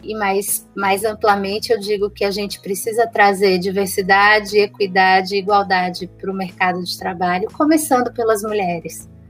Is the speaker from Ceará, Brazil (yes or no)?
yes; Ceará, Brazil; Se eu que sou cearense, que não cresci em São Paulo, não estudei em São Paulo